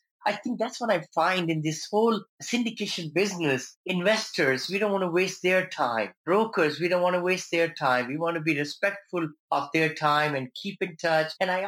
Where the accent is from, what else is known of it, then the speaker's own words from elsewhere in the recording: India; moved away; all the great motivators, you know, who have shaped my life over the last 40 years since I came from India.